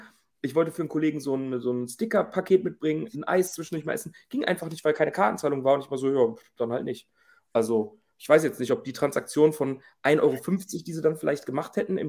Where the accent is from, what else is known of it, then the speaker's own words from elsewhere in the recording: North Rhine-Westphalia, Germany; so aus dem mittleren OWL-Raum, also Nordrhein-Westfalen, OWL, so Ostwestfalen-Lippe in dem Bereich, wo ich herkomme